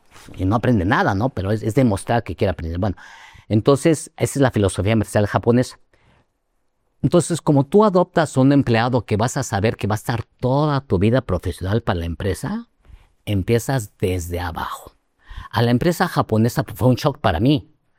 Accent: Mexico; cuando les digo que soy mexicano de ascendencia japonesa

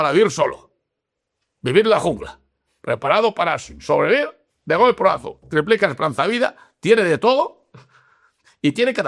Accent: Catalonia, Spain; born there; Yo nací en Cataluña. Y mucho tiempo fuera de Cataluña. Puc parlar català com vulguis. Lo que se aprende pequeño no se cambia.

